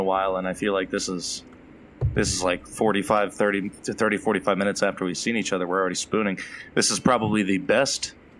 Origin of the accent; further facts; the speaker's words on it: United States; I'm an American, and it's okay.